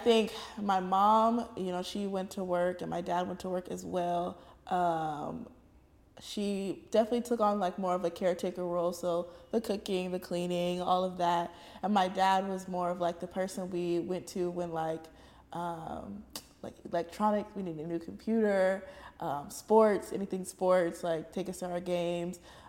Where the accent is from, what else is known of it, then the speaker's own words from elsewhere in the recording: Seattle, Washington, United States; I am from Seattle, born and raised.